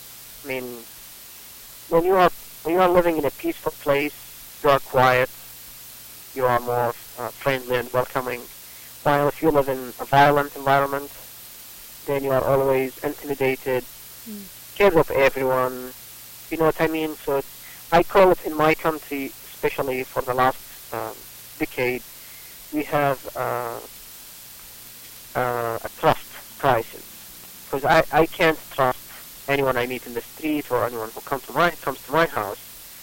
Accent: Babylon, Babylon Governorate, Iraq; I am from Iraq, or some people call it Iraq. My city is Babylon, the ancient city in Iraq

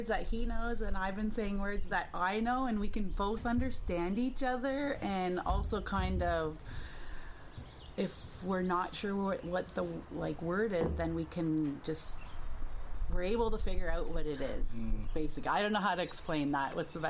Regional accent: Ontario, Canada; I'm from Delaware Nation, which is in Ontario, Canada. Our people originally came from here

